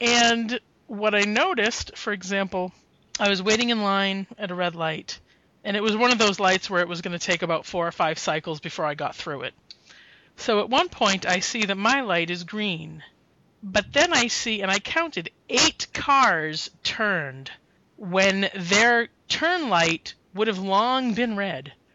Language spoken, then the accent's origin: English; Boston, Massachusetts, United States; I mean, I'm from Boston. I know this. I lived it.